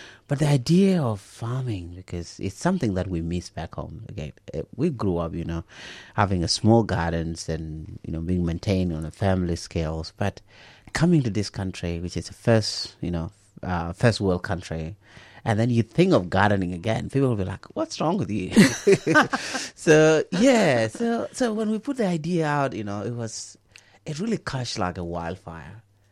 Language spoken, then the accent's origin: English; South Sudan; I come from South Sudan. They're quite far apart.